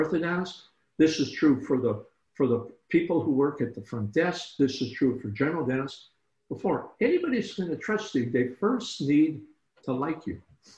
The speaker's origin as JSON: {"language": "English", "town": "Cicero", "region": "Illinois", "country": "United States", "tie": "born or raised there", "said": "I grew up in Chicago, Illinois. Suburb of rather Cicero, Illinois, suburb of Chicago, big Polish Catholic Lithuania neighborhood."}